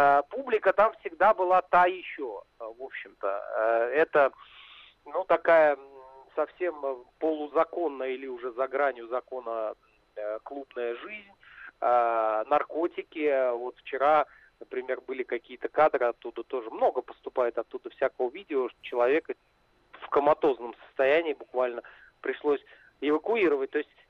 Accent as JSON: {"language": "Russian", "country": "Russia", "said": "когда они слышат, что мы из России"}